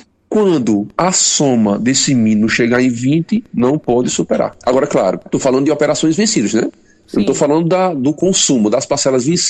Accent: Brazil

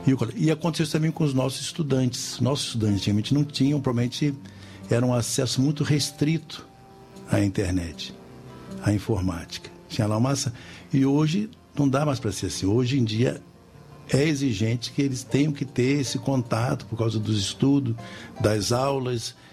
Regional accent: Rio de Janeiro, Brazil; also born or lived in Vassouras / São Lourenço; Olha, eu sou natural do Rio de Janeiro, do bairro de Santa Teresa. Mas já como criança morei muito no estado do Rio. Morei em Vassouras, morei 2 anos em Minas Gerais, em São Lourenço. Morei numa cidadezinha pequenininha chamada Engenheiro Paulo de Fronten.

